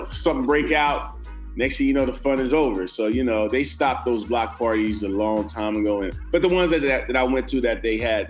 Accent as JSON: {"language": "English", "region": "New Jersey", "country": "United States", "tie": "born or raised there", "said": "Grew up in Jersey, and I was running throughout New York City and coming, you know, back and forth."}